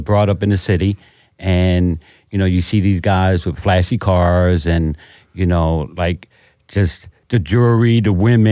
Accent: Camden, New Jersey, United States; From Camden.

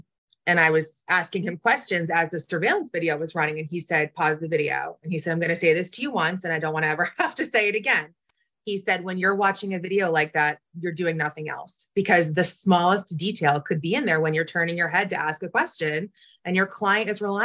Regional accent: Boston, Massachusetts, United States; now in Philadelphia, United States; So I was raised in Boston, ended up back in Philly.

